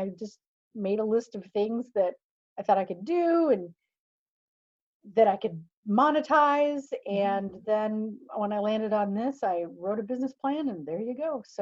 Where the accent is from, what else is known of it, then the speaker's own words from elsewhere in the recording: Illinois, United States; A very small town in the Midwest. Wow. And surrounded by corn. I'm from Illinois. So, yeah, grew up, knew and I wanted to get the heck out of Dodge.